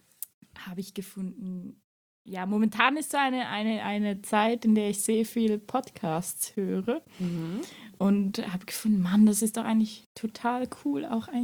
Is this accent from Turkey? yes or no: no; Switzerland; Ich komme aus der Schweiz.